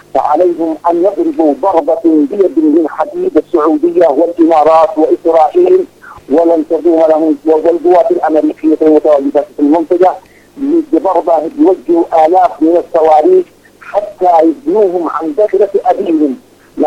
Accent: Yemen; أنا كيمني أنصح وأطلب

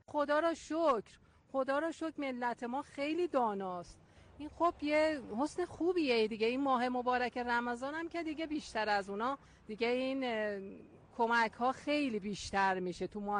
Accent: Savojbolagh, Alborz, Iran; ما اصالتا اصل ساواج بلاغیم دیگه، دور اطراف کرجیم، هشگر ساواج بلاغ.

